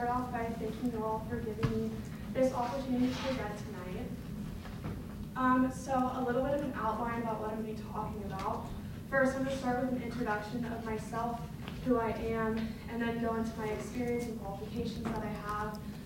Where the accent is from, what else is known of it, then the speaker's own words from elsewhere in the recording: Reno, Nevada, United States; I was born and raised here in Reno, Nevada. I went to Bishop Minot Catholic High School.